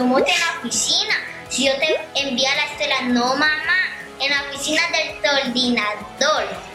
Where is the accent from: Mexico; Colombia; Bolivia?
Colombia; Villavicencio, Meta; soy de Villavicencio, Meta.